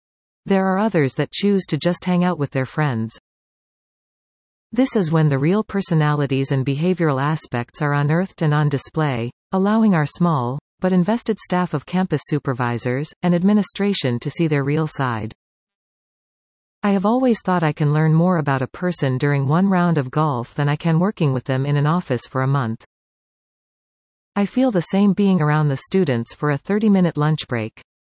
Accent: Pleasanton, California, United States; When I grew up in Pleasanton in the 1970s, I graduated from Amador in 1979.

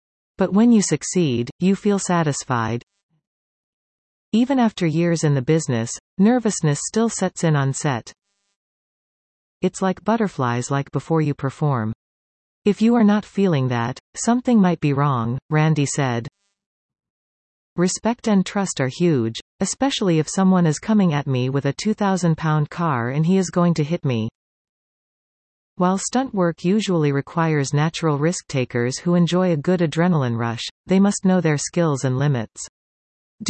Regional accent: Preston, Ontario, Canada; I was born and raised in Preston and I'm so incredibly proud of that.

